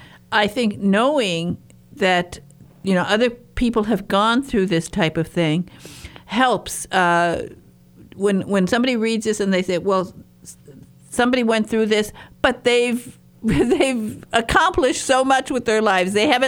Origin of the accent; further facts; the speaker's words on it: Michigan, United States; But I was bullied when I was raised in a farm environment in northern Michigan. But when we moved to the big city, because I talked funny, because I talked like this